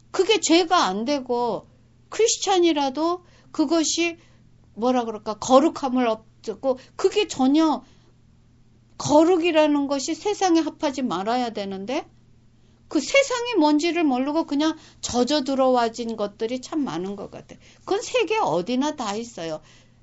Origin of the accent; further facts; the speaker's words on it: South Korea; 제가 한국에서 자라서 여기서 성인이 됐는데